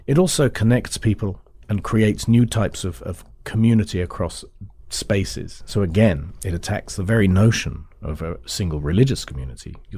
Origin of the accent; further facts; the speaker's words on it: England, United Kingdom; I came from, I would say, a sort of, in England, we would be called showbiz Jews.